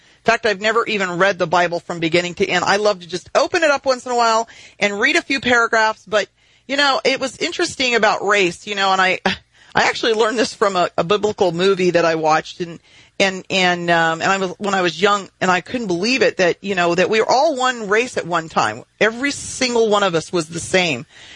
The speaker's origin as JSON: {"language": "English", "region": "Texas", "country": "United States", "said": "For instance, I'm from Texas, and we all love chicken fried steak."}